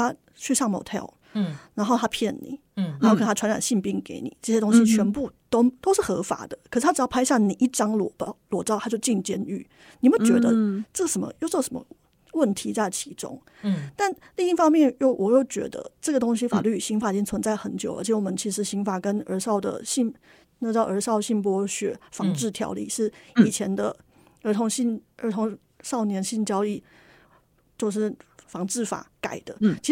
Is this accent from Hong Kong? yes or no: no; Taiwan; 因为我们台湾人的平均第一次结婚年龄31岁耶